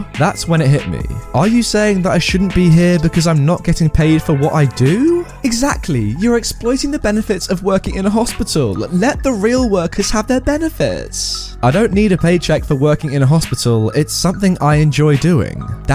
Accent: London, United Kingdom; As a Londoner myself, guys, I'm not sure how I feel about this, but it does make sense.

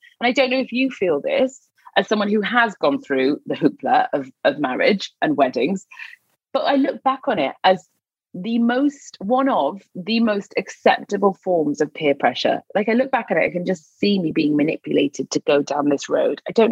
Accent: Newcastle, North East England, United Kingdom; But the context of this is I'm from Newcastle, so I was living in the north at the time.

